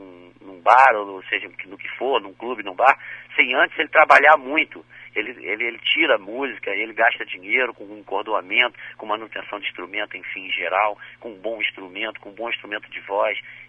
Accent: Rio de Janeiro, Brazil; born there; now in Espírito Santo, Brazil; Porque eu nasci no Rio, por exemplo, eu vim para cá já tem 31 anos, tenho filhas aqui, sou capixaba, amo o Espírito Santo.

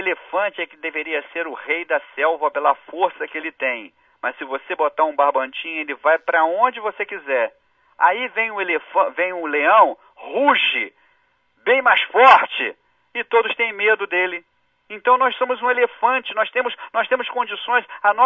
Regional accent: Rio de Janeiro, Brazil; accent: carioca; Nós falamos isso, mas nós somos cariocas. Olha meu X, olha meu chiado.

